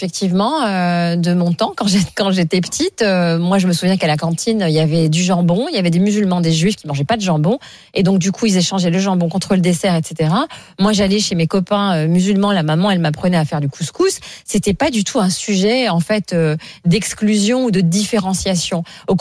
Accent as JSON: {"language": "French", "country": "France", "tie": "born there", "said": "Je suis née en France. Je me sens profondément française. J'aime me promener dans les petits villages français."}